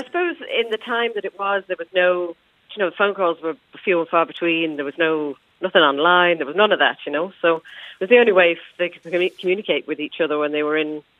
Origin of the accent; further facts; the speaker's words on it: East Midlands, United Kingdom; I grew up in Nottinghamshire in England.